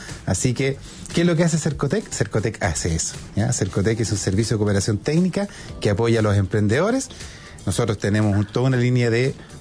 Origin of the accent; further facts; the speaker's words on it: Valdivia, Los Ríos, Chile; now in Santiago, Chile; medio guasito porque soy del sur, soy de Valdivia.